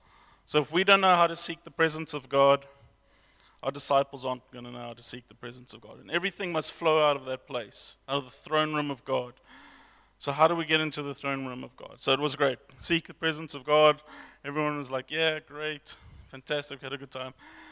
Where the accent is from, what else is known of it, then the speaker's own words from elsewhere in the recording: England, United Kingdom; I'm English, so... apparently it's funny.